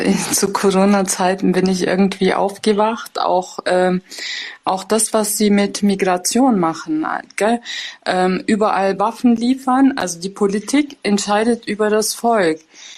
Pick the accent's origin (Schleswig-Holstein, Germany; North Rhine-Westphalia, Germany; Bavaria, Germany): Bavaria, Germany; born there; Also ich bin ja selber Türkin. Ich habe einen türkischen Hintergrund. Ich bin in Deutschland geboren, im Allgäu.